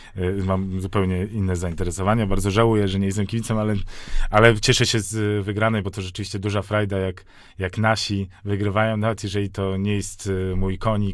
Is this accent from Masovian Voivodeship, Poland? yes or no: yes; Warsaw, Masovian Voivodeship, Poland; Jestem warszawiakiem